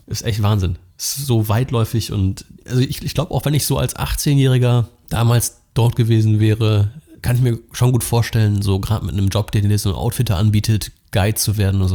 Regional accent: Germany; Da sind wir dann doch verwöhnt als Deutsche.

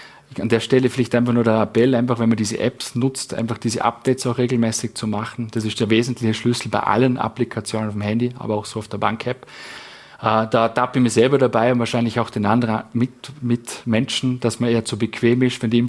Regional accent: Vorarlberg, Austria; wo man es als Vorarlberger einfach, ja, du fischst dir das Vierten

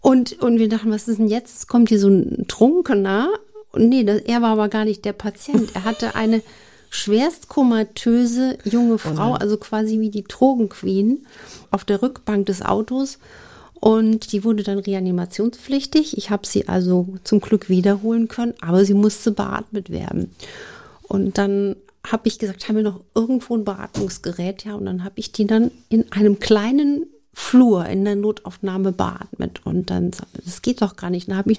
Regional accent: Saarland, Germany; Ich bin groß geworden in dem Dreiländereck zwischen Luxemburg, Frankreich und Deutschland.

